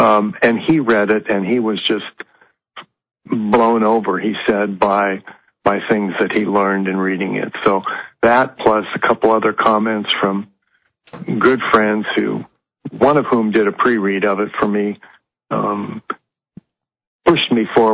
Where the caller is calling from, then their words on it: Seattle, Washington, United States; That's all right. From Seattle, Washington.